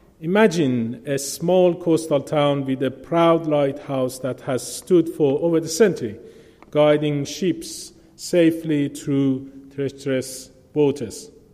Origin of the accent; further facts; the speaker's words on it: Shiraz, Fars, Iran; moved away as an adult; I'm originally from Iran. As you know, Iran is one of the countries in the heart of the Middle East. I was born in a very strict Muslim family in Shiraz, south of Iran.